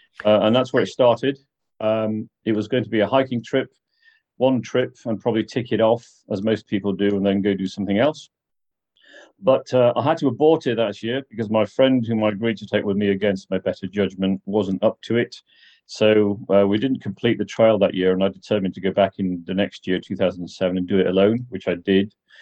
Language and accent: English; Wales, United Kingdom; I was born in Snowdonia. So I spent much of my youth in those hills.